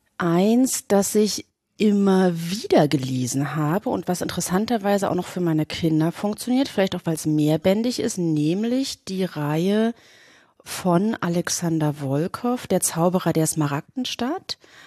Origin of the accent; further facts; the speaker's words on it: East Germany, Germany; ich bin aus dem Osten.